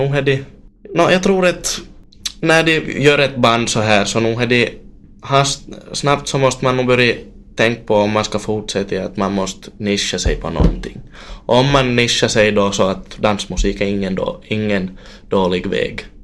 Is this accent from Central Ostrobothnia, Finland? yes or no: yes; Central Ostrobothnia, Finland; eftersom att vi kommer från Kallebynejden allihopa, så har vi det här grundspråket i vår modersmål.